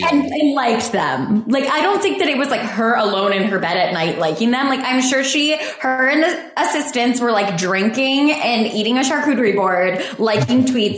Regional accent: Michigan, United States; Yeah, I could never live in Utah because, I mean, I grew up in Michigan, which is already cold enough.

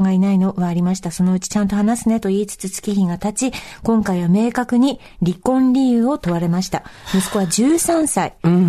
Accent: Akita, Japan; まあ合ってるか分かんないけど、秋田県出身だから

